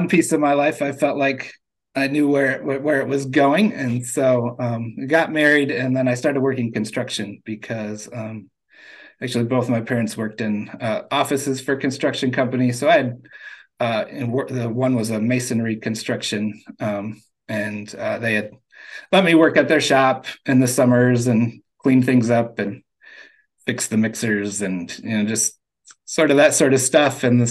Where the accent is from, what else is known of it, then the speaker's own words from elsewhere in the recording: Kalamazoo, Michigan, United States; So I was born and raised in Kalamazoo, so we're not quite Grand Rapids.